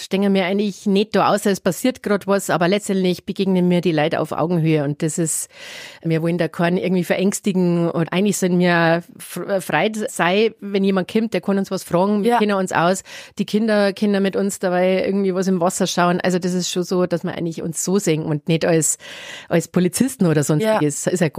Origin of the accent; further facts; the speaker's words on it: Bavaria, Germany; now in Lenggries, Germany; ich bin nicht in Lingris geboren, ich bin aber mit 18 nach Lingris gezogen. Ich bin aus dem Isarwinkel, aber halt aus der Wolfratshauser Gegend, ja, also Lösach, Isarwinkel